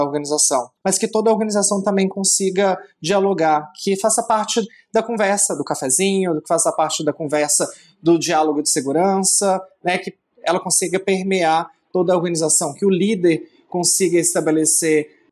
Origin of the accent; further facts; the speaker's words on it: Belo Horizonte, Minas Gerais, Brazil; now in São Paulo, Brazil; Quando eu cheguei em São Paulo, né, eu sou de Belo Horizonte